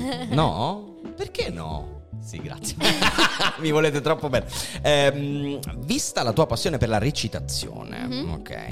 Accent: Naples, Campania, Italy; io sono napoletano e quindi la scaramanzia è al primo posto.

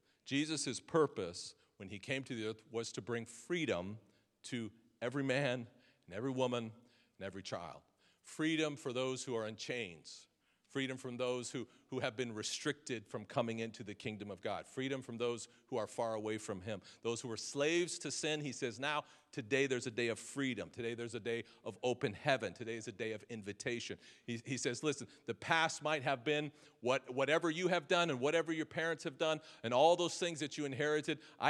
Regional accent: United States; I'm from America, right? We're in the land of the free, the home of the brave.

